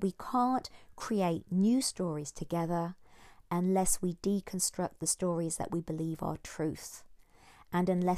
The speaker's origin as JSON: {"language": "English", "country": "United Kingdom", "said": "And the Empire was a great thing. Being British was a great thing."}